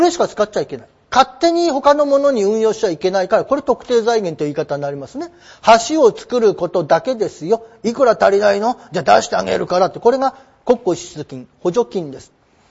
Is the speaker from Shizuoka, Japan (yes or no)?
yes; Shizuoka, Japan; 私静岡県出身で静岡県でも、そこに住んでる人、働いたお金は全部